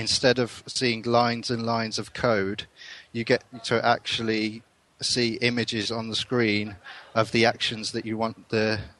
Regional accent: Birmingham, West Midlands, United Kingdom; I'm from Birmingham and I'm the lead developer for Derp Studios.

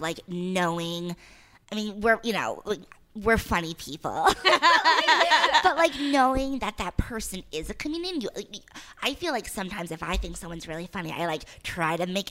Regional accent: Providence, Rhode Island, United States; accent: Boston-like regional dialect; I'm from Providence. So I did have kind of like a Boston, like a regional dialect, which thankfully I lost.

